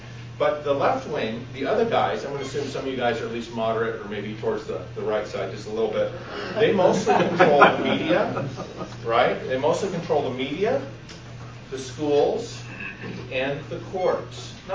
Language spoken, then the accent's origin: English; Seattle, Washington, United States; also born or lived in Portland / California / Germany / Japan; I'm mostly from the West Coast, from the Northwest, from Seattle and Portland. Lived in California also. And then I lived overseas twice. I lived in Germany for 3 years, in Japan for 5 years.